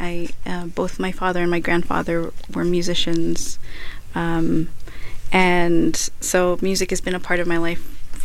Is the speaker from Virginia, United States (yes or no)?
no; Corpus Christi, Texas, United States; I'm Chicana. Uh-huh, yes, yay. I'm from Corpus Christi, Texas.